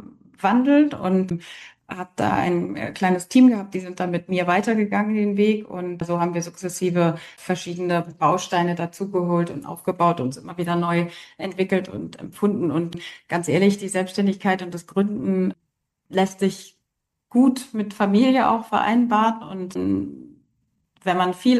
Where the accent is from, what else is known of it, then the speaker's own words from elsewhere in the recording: Northern Germany, Germany; now in Hamburg, Germany; Ich komme aus Norddeutschland, lebe in Hamburg und bin seit 20 Jahren Unternehmerin, fünffache Mutter und glücklich verheiratet. Und zeitlang im Ausland gelebt, aber fühle mich in Deutschland und besonders in Norddeutschland sehr wohl.